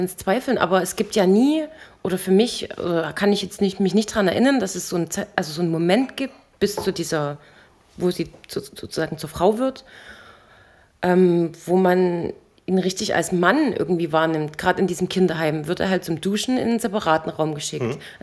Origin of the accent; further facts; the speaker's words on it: East Germany, Germany; born there; Ja, aber ich bin auch in der DDR geboren, vielleicht ein kleines bisschen später als ihr.